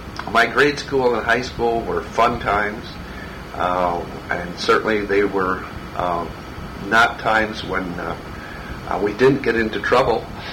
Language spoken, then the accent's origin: English; Grand Rapids, Michigan, United States; Growing up in Grand Rapids was an interesting time.